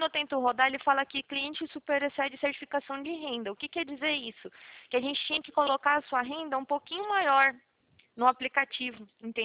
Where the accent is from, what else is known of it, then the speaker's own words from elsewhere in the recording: Prudentópolis, Paraná, Brazil; born there; Eu nasci no, em Prudentópolis.